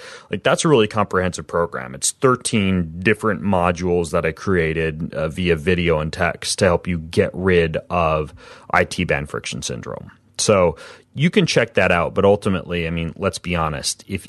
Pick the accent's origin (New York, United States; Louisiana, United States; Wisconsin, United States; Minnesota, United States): Minnesota, United States; I'm from Minnesota, and I wear Hokas.